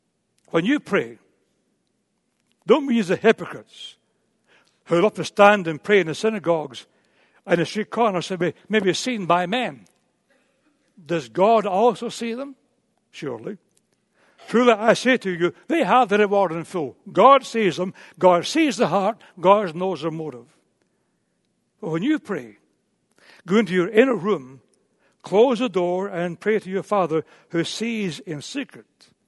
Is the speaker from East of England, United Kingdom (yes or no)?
no; Scotland, United Kingdom; when I grew up in Scotland